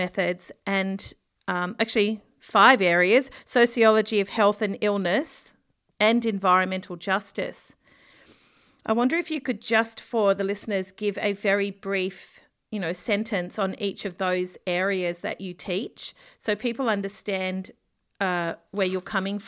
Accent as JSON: {"language": "English", "country": "Australia", "said": "I'm an Australian journalist, freelance"}